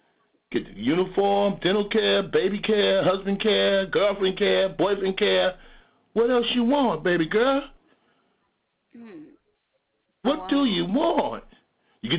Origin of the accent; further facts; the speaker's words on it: Mount Vernon, New York, United States; When I didn't have Jack, I'm from Mount Vernon, New York.